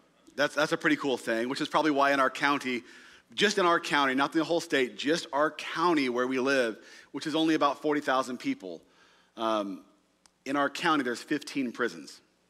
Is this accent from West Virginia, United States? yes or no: no; Kansas, United States; And instead of the Bible Belt, which is where I grew up in Kansas, right?